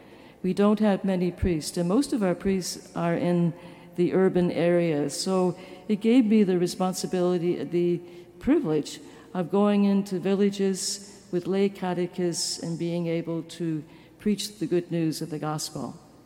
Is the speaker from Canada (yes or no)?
yes; Canada; now in Philadelphia, United States; I'm a Canadian and presently living in Philadelphia. I recently came back from West Africa after being on mission there for 30 years.